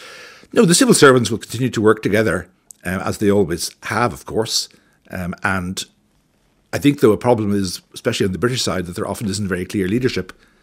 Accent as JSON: {"language": "English", "town": "Dublin", "region": "Leinster", "country": "Ireland", "tie": "born or raised there", "said": "I was born in Dublin and brought up here. My parents are both originally from the north, my mother from Belfast and my father from County Antrim."}